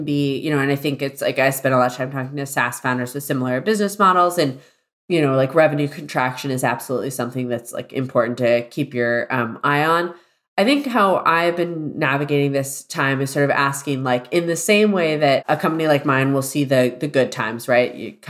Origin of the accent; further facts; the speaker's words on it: Celebration, Florida, United States; It's a Celebration, Florida. It's right outside of Disney World, and it was intended to be like Epcot, but people live there.